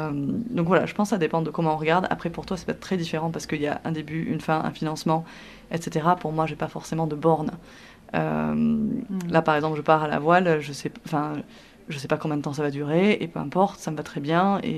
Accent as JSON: {"language": "French", "country": "France", "also_born_or_lived": "California", "said": "je suis arrivée de Californie, donc très mauvais, j'ai pris l'avion, mais bon, je suis française. donc j'ai laissé 3 ans de vie en Californie"}